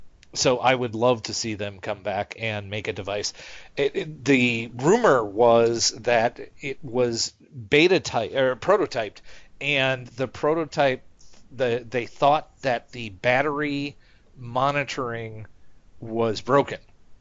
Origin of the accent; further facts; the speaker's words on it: United States; Being the American, did you say chuffed?